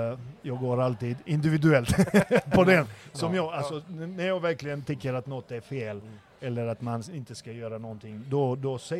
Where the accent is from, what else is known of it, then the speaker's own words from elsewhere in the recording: Sweden; alltså, jag är ju svensk tränare.